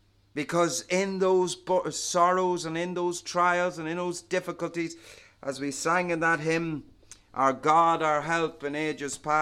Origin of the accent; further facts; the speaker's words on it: Ireland; Well, as a boy growing up in Roman Catholic Ireland, we were all told by the priest and by our primary school teachers, there's only one head of the church.